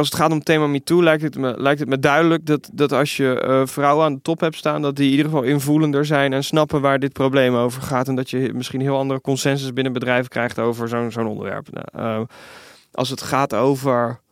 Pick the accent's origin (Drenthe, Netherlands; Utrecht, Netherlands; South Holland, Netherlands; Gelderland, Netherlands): South Holland, Netherlands; Vlaardingen; Ik kom uit Rotterdam, Vlaardingen, havenarbeid.